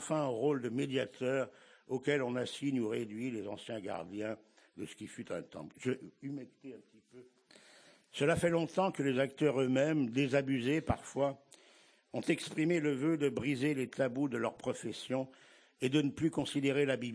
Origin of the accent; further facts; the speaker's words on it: Saint-Chamond, Auvergne-Rhône-Alpes, France; born there; je suis né à Saint-Chamond, je ne sais pas si vous voyez à peu près où ça se situe, c'est pas très loin de Saint-Étienne